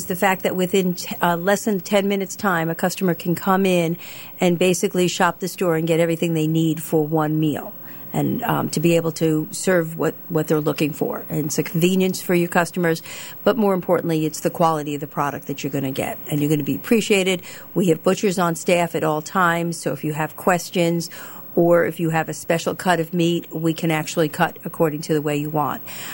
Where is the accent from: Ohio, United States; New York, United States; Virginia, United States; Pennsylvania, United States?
New York, United States; We are both originally from New York, but this is our third return and our final visit to the Carolinas.